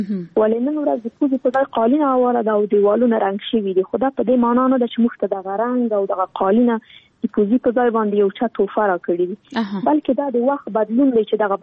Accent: Afghanistan; نن ورځ موږ څومره کلونه کېږي چې په افغانستان کې جګړه روانه ده. زه خو شخصا په جګړه کې پیدا شوی یم، دا دې په جګړه کې را لویه شولم

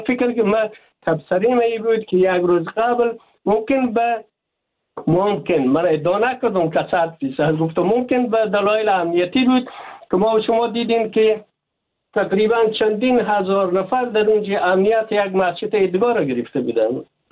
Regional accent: Afghanistan; ما افغان هستیم،

